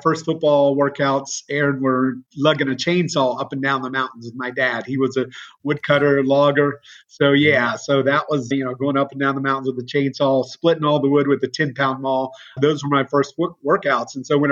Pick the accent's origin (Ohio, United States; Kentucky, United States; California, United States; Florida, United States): Florida, United States; born there; So I was born in Florida to a teenage mom.